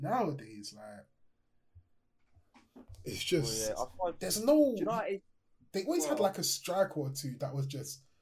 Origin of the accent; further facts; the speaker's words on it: England, United Kingdom; I know the name is Spanish, but we are English, so.